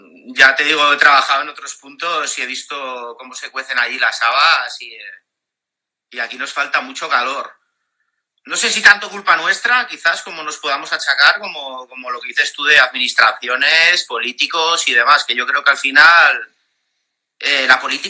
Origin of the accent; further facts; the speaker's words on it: León, Castile and León, Spain; also born or lived in Asturias; finalmente pues vine para aquí, para mi tierra, para León